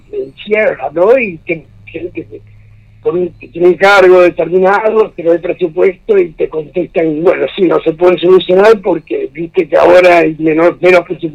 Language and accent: Spanish; Argentina; del error que hemos cometido como argentinos